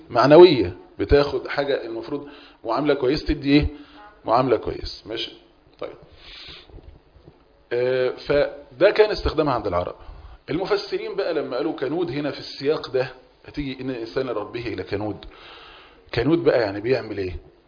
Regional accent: Egypt; يعني احنا مصريين مش كلمة مش مألوفة يعني بالنسبة لنا

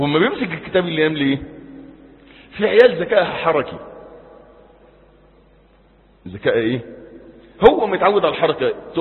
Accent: Egypt; احنا عندنا في مصر

